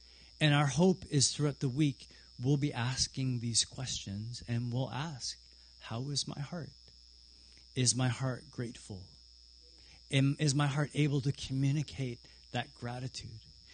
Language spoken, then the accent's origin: English; Canada; I was like, I'm a Canadian.